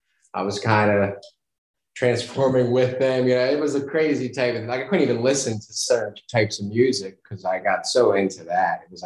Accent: Greece; I come from Greece

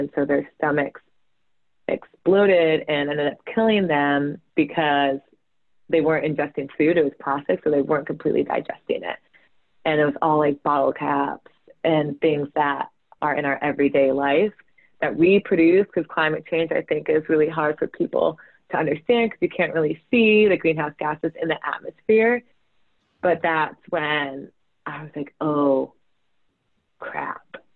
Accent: Rutland, Vermont, United States; which is near my hometown in southern Vermont. I'm from Rutland.

